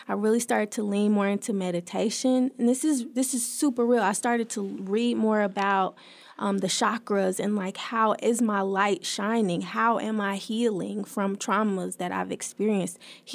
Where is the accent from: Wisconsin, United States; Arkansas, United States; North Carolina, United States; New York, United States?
Arkansas, United States; Little Rock; someone who's always moving in the community and who loves where I'm from Little Rock, I felt the weight of that community